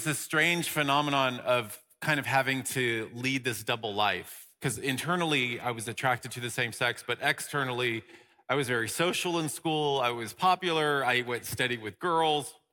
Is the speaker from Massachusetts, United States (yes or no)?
no; Dallas, Texas, United States; especially back in the day when I grew up in Dallas, Texas, the youngest of eight kids in a Roman Catholic family.